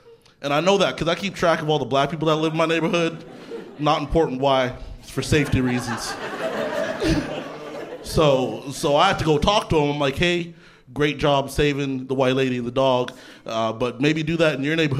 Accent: Canada; I grew up in Canada. I grew up pretty poor

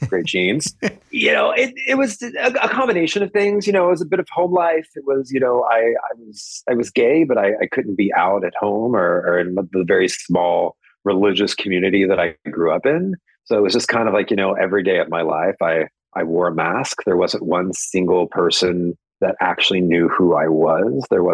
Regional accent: Mount Vernon, Missouri, United States; A little town called Mount Vernon, Missouri.

